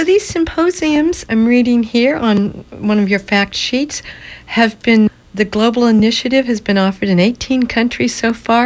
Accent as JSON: {"language": "English", "region": "East Coast", "country": "United States", "lives_now": "Oregon, United States", "said": "Yes, I'm not a native of this area. I'm from the East Coast, so when I got here, I was really impressed with how much the people here locally do care about their environment."}